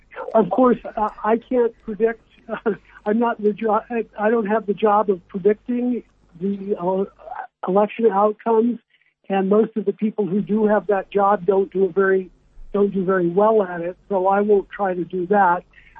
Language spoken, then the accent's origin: English; United States; now in Israel; I'm an American who has made Aliyah to Israel, so I am both an Israeli and an American.